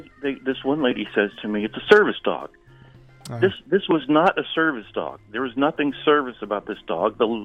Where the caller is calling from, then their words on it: Cranford, New Jersey, United States; Calling from Jersey.